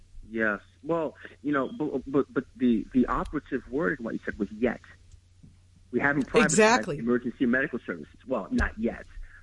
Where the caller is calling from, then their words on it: Queens, New York, United States; and I'm calling from Jamaica, Queens.